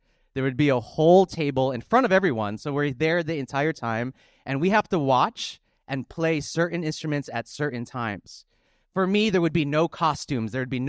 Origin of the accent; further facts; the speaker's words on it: New Jersey, United States; I grew up partly in South New Jersey, which is about where I live, is about 20 minutes away from Philadelphia.